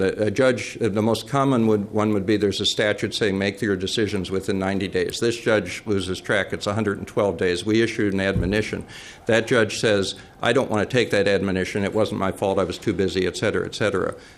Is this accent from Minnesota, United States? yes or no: yes; Winona, Minnesota, United States; I'm from Winona, and I've gone to the Elks Club.